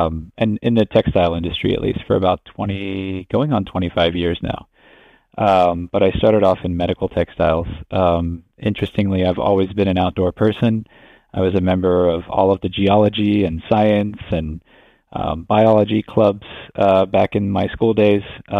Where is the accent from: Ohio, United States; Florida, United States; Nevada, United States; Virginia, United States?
Ohio, United States; applied for a job in my home state of Ohio at a design studio